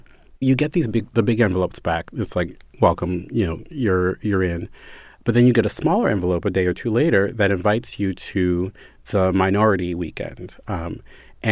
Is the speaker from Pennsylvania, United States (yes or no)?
no; Baltimore, Maryland, United States; I'm from Baltimore, but that's not the third world, honey.